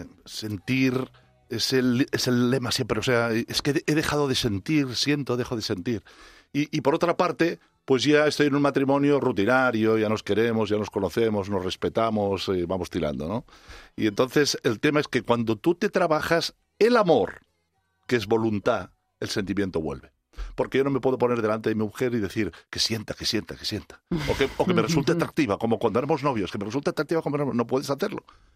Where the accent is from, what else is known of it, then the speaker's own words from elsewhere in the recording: Catalonia, Spain; soy catalán y en catalán celebramos más San Jordi.